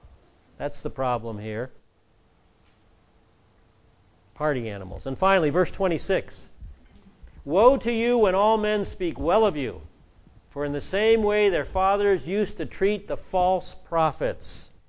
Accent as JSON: {"language": "English", "region": "Pacific Northwest", "country": "United States", "lives_now": "Southern California, United States", "said": "I'm a transplant from the Northwest, and this is a very different culture from the Northwest."}